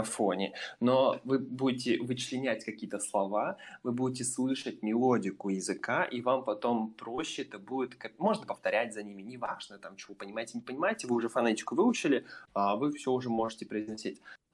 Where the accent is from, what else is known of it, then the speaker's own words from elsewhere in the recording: Primorsky Krai, Russia; Ну, блин, у нас там Китай просто час на машине, и все, вот тебе Китай. Я все детство ездил в Суйфунхэ